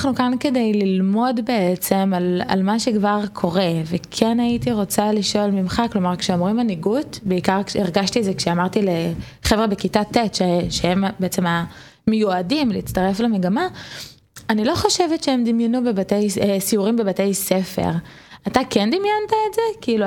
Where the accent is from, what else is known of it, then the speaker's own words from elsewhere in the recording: Betzet, Northern District, Israel; now in Hadera, Israel; אני מפונה מהצפון, היום נמצאת בחדרה